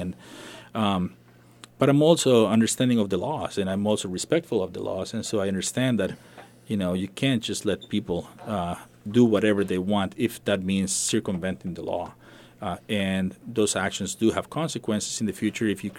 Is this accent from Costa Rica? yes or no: yes; Costa Rica; growing up in Costa Rica, we have a similar situation. We have a lot of immigration from Nicaragua